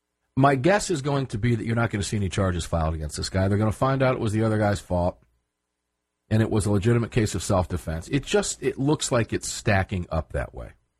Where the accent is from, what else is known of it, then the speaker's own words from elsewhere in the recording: Tampa, Florida, United States; And I like looking at this stuff because I'm from Tampa. And I'm looking forward to going back for the Gun Rights Policy Conference.